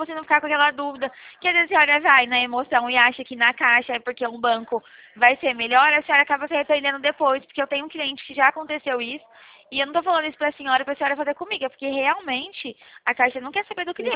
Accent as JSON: {"language": "Portuguese", "town": "Bebedouro", "region": "São Paulo", "country": "Brazil", "said": "Eu sou de Bebedouro."}